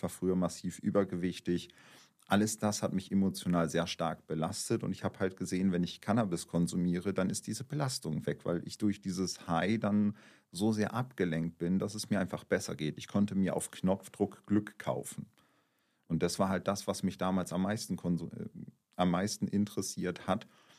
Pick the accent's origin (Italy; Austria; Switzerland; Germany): Germany; Bremen; Also ich bin aufgewachsen in Bremen, das war halt ein ganz anderes Pflaster.